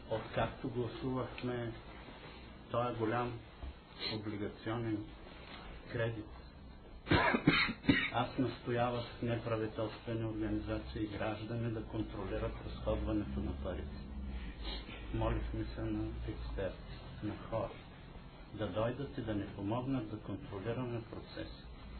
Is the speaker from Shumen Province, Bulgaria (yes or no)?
yes; Shumen, Shumen Province, Bulgaria; Аз като средностатистически шуменец бих искал да присъствате при нас